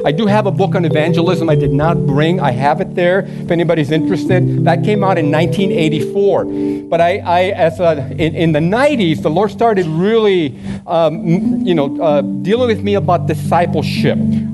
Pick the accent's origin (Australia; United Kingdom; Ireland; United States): United States; Bisbee, Arizona; also born or lived in Naco, Mexico / Tucson, United States; I'm from Bisbee. I grew up in Bisbee. Literally lived in Naco, little tiny town, 2 blocks away from the Mexican border. Actually started school in Naco, Sonora.